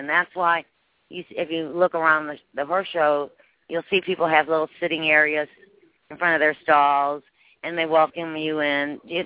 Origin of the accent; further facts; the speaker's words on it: Ohio, United States; And I'm from Ohio